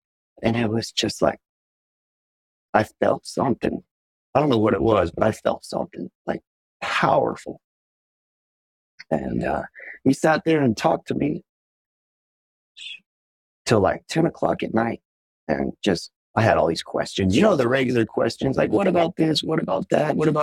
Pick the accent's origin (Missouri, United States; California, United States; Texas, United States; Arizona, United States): Arizona, United States; Tucson; I feel like God's telling me to go back to Tucson, go back to my hometown